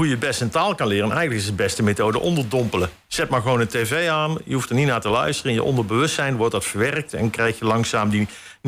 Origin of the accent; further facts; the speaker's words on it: Netherlands; now in France; Dus net zoals ik woon nou in Frankrijk. Ik ben geboren Nederlander.